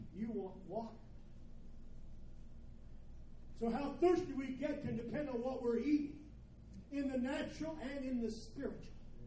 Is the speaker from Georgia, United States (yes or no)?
no; Ohio, United States; moved away as an adult; also born or lived in Kentucky; I grew up in Ohio. By birth, I'm a Yankee. Amen. By choice, I'm south of the Mason-Dixon line. I came to Kentucky to go to school as a Methodist boy, be a Methodist preacher.